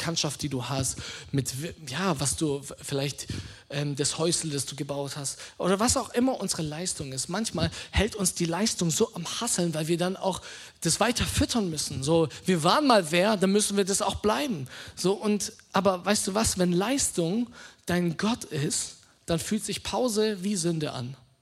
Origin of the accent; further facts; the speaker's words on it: Germany; so viele von uns sind gefangen, so vielleicht auch kulturell, so als Deutsche.